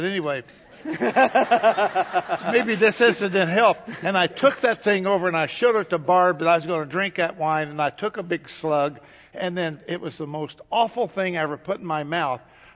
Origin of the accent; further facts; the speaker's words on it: Ina, Illinois, United States; We came from Ina, which population of about 300.